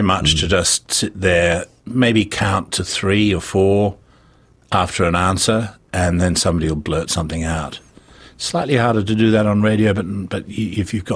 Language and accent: English; England, United Kingdom; accent: English; I went to the Herald and got lost in Sydney and ended up at Harold Park because my English accent was...